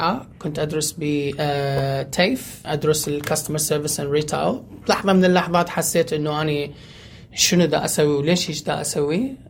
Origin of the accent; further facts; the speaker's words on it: Iraq; Arabic is a second language; also born or lived in Syria; now in Australia; طلعت من العراق تقريباً 2004 إلى سوريا بعد الحرب، وبعدين طلعنا من سوريا تقريباً نهاية 2011 جينا على أستراليا.